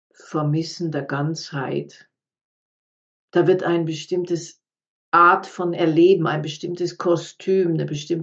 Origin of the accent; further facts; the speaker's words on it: Cologne, North Rhine-Westphalia, Germany; Aber ich komme aus Köln. Ich komme aus der Karnevalsstadt.